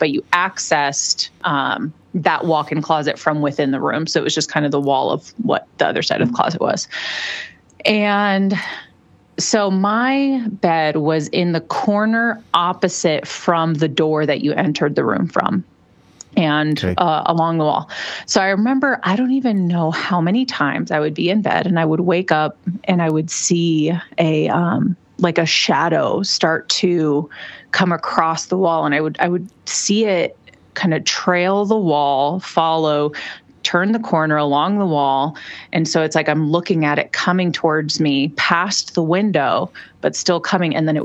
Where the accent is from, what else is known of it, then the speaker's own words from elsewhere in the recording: Las Vegas, Nevada, United States; I grew up in Las Vegas, Nevada